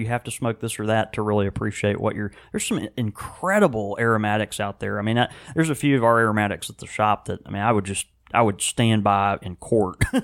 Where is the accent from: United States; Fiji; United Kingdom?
United Kingdom; England; You know, like, I am English, but I don't know how to deal with it.